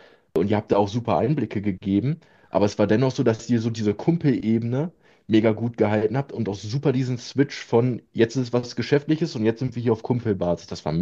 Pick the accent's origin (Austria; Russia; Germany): Germany; Lower Saxony; ich komme ja aus Südniedersachsen und das war ein bisschen weiter weg